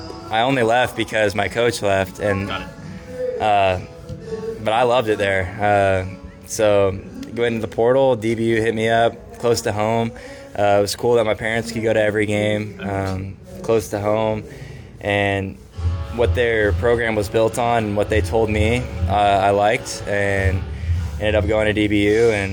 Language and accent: English; Dallas, Texas, United States; Yeah, so I played hockey all the way up through high school. I loved hockey.